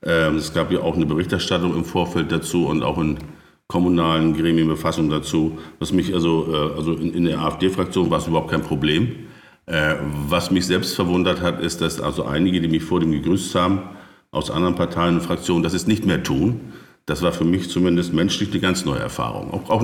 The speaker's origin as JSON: {"language": "German", "country": "Germany", "tie": "born there", "said": "Na, ich bin ja Baujahr 1963 an der Nordsee geboren ursprünglich"}